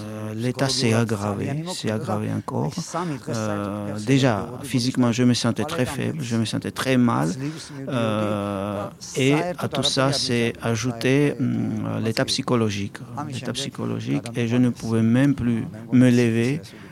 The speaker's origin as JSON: {"language": "French", "country": "Georgia", "second_language": "French", "said": "je viens de Géorgie."}